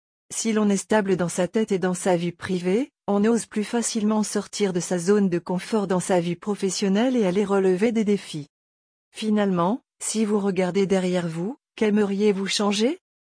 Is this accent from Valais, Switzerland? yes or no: no; Bern, Switzerland; J'ai grandi dans le Jura bernois.